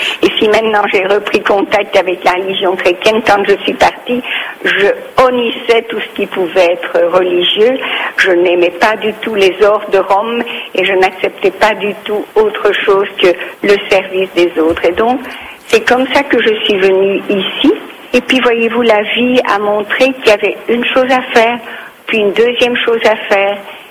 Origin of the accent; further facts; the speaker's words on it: Liège, Wallonia, Belgium; now in India; Je suis liégeoise et fière de l'être.